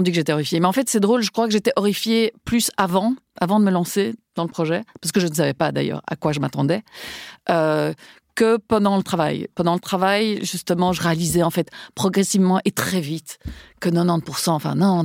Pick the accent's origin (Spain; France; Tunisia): Spain; Parce que je suis espagnole, pardon.